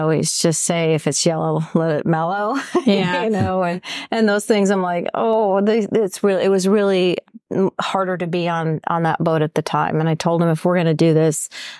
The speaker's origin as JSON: {"language": "English", "region": "Arizona", "country": "United States", "said": "Well, we're from Arizona. We have recently retired."}